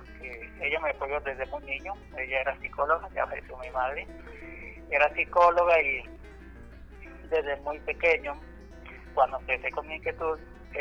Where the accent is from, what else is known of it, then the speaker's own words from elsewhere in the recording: Tampico, Tamaulipas, Mexico; now in Monterrey, Mexico; Fue así como me vine de Tampico a Monterrey.